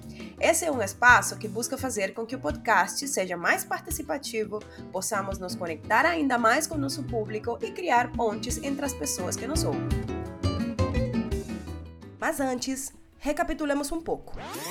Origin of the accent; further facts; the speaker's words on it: Northeast Region, Brazil; o Nordeste brasileiro, faço um tipo de posicionamento e contextualização em que lembro um pouco de onde venho